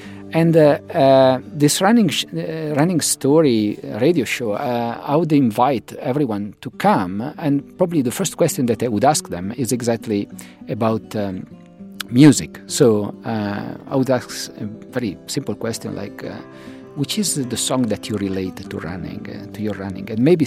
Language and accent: English; Italy; English is a second language; as I said, I'm originally from Italy, and in my running, sometimes I have, I have some Italian songs.